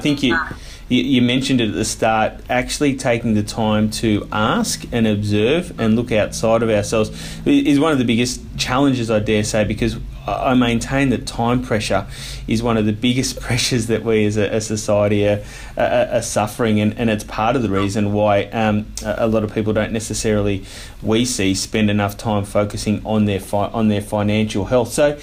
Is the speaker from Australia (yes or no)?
yes; Australia; and I know as a Australian male, that can be sometimes a bit of a challenge